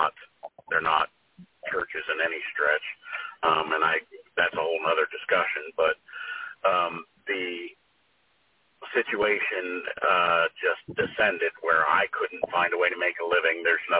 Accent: Columbus, Ohio, United States; From that point, we moved to Ohio, to my hometown, because I was the breadwinner.

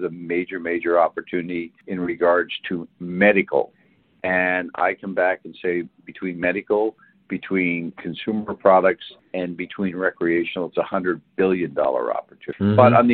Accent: Canada; Canada's a great country. I'm Canadian, grew up there.

